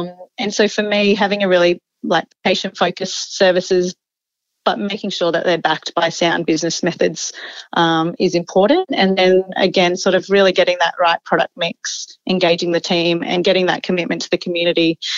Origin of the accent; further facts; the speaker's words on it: Byron Bay, New South Wales, Australia; also born or lived in Mount Isa; now in Emerald, Australia; Interestingly, I guess I'm actually a coastal girl. So I'm originally from Byron Bay. And after doing uni, I spent a couple of years working in Mount Isa.